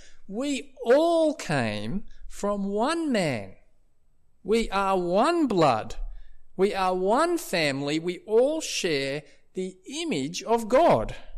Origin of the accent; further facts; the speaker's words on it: Australia; I mean, for me, I'm an Aussie.